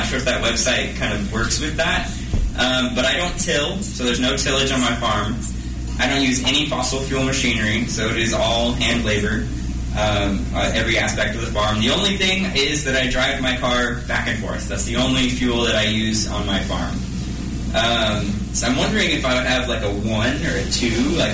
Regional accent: Topeka, Kansas, United States; I'm from Topeka, so I can see it literally with the infrastructural types of things.

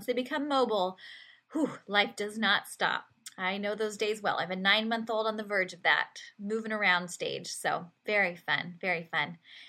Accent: Poway, California, United States; We are both from Poway, which is a suburb of San Diego. So many good Poway memories.

